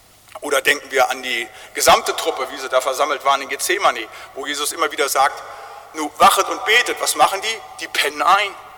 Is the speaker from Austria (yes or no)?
no; North Rhine-Westphalia, Germany; so sagten wir bei uns im Siegerland immer